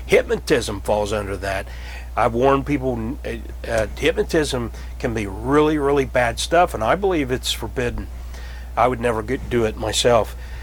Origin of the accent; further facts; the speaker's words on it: United States; And I'm like, who cares what they do in Europe? I'm an American.